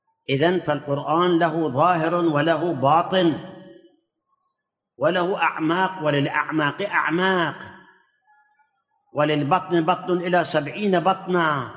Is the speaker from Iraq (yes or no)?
yes; Karbala, Karbala Governorate, Iraq; الآن حتى عندنا في كربلاء سووا